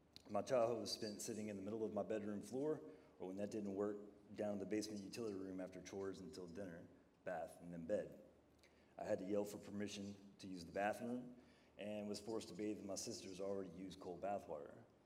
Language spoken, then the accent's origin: English; Huntington, West Virginia, United States; born there; also born or lived in Milton, United States; I was born in Huntington, West Virginia, and spent until age 4 in Milton, West Virginia.